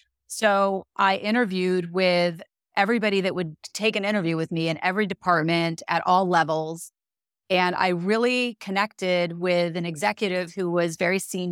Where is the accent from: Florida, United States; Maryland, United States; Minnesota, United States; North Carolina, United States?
Florida, United States; Tampa; So, you know, I grew up in Tampa, Florida